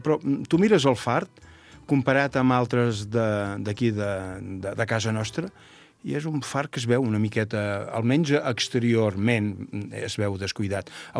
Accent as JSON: {"language": "Catalan", "town": "Castellet i la Gornal", "region": "Catalonia", "country": "Spain", "said": "jo sóc de Castellet i la Gornal, i el meu anglès de Castellet i la Gornal ja ho veus, no és que sigui una meravella"}